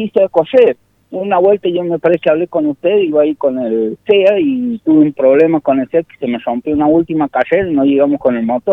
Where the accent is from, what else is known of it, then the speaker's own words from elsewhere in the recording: Desiderio Tello, La Rioja, Argentina; nosotros somos de Desiderio Tello, del departamento de Chepe. Bien. Pero somos de un pueblo de Desiderio Tello.